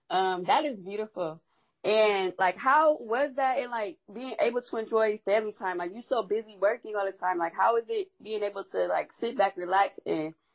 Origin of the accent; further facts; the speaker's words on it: Ohio, United States; rock with him because I'm from Ohio, born and raised. So you know how we get down in Ohio, we don't always support who from our city.